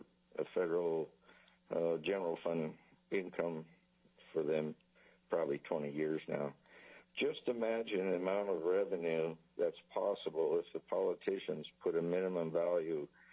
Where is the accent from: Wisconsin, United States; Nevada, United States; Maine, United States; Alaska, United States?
Alaska, United States; Kenai; I'm from Kenai, Alaska, and I'm non-affiliated.